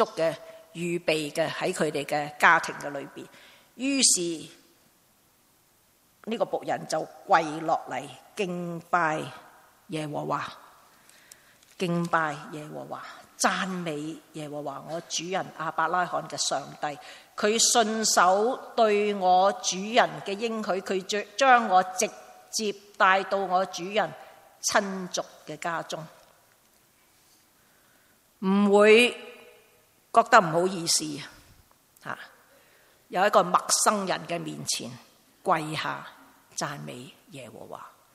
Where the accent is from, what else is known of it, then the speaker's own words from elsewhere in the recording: Hong Kong; 我们香港人的点心